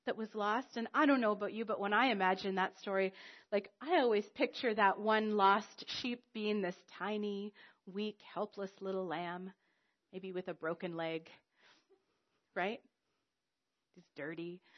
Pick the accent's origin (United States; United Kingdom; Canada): Canada; Because we're Canadian.